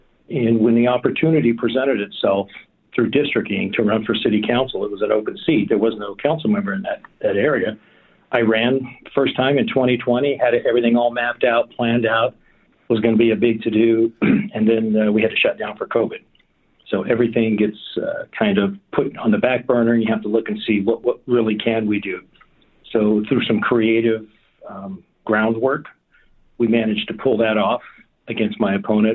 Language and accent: English; Poway, California, United States; also born or lived in Sacramento / San Diego County; So I am actually a California native. I was born in Sacramento, and our family relocated to San Diego County when I was three. Lived in the South Bay for a while, then moved a little further north. We lived in Poway, went to Poway High School